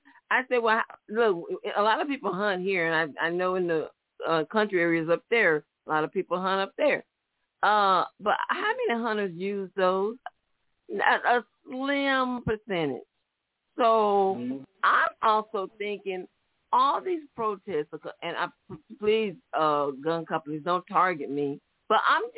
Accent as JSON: {"language": "English", "region": "the South", "country": "United States", "accent": "southern", "said": "My southern accent not letting me say it right."}